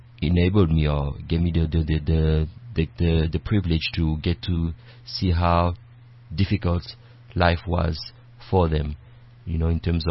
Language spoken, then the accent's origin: English; DR Congo; I have to go down to the Congolese embassy and apply for a visa in order to visit my home country.